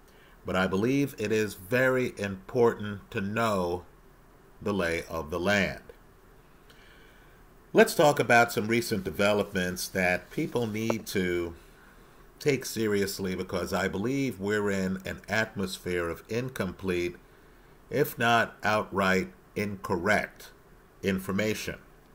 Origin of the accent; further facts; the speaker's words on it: New York City, New York, United States; I was raised in New York City. I used to hang out a little bit in Brooklyn. I had some friends who lived in Brooklyn.